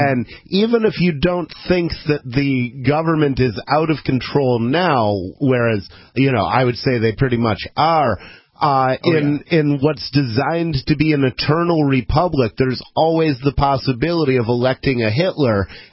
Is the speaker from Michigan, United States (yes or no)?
yes; Michigan, United States; I was from Michigan and there open carry was technically legal, but God help you if you did it